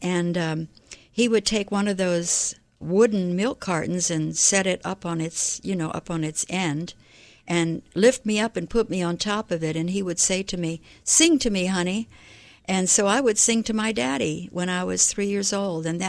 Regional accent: Miami, Florida, United States; also born or lived in Baltimore; brought us down from Baltimore, and I was raised in Miami. First in Kendall, and then South Miami, and graduated from Hialeah High School in the 60s, early 60s.

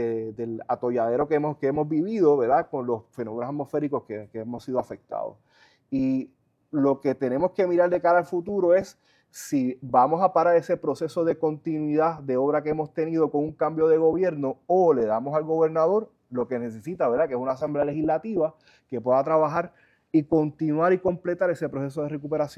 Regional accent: Isabela, Puerto Rico; Yo soy un jíbaro de Isabela

